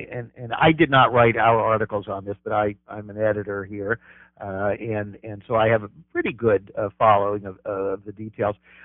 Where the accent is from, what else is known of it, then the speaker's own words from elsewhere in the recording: Los Angeles, California, United States; I'm originally from Los Angeles. I know that strip.